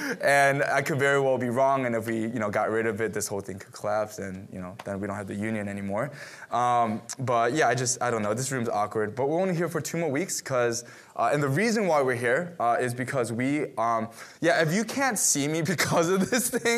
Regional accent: United States; And the thing about being Korean American is this, that you got to know is this.

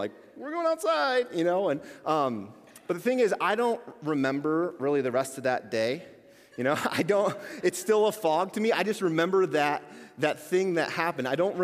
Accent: Lansing, Michigan, United States; So I grew up living in the Lansing area. I've lived here most of my life.

